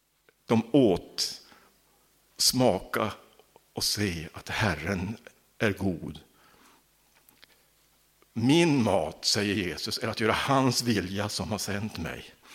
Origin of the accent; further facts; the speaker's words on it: Norrland, Sweden; Som norrlänning jag är, så säger jag nej till surströmming.